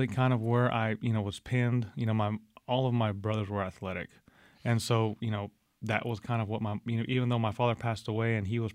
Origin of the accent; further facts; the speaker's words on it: Del Rio, Texas, United States; also born or lived in San Antonio; Well, I was born and raised in Del Rio, Texas, which is out in West Texas, mm-hmm. or the Southern Desert, I guess, for those that don't know Texas geography